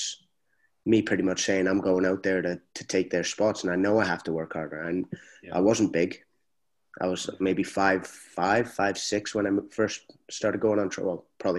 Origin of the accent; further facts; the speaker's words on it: Canada; also born or lived in Scotland; Okay, I was born in Scotland. My family's all Scottish, but I'm Canadian. Mm-hmm. Always have been.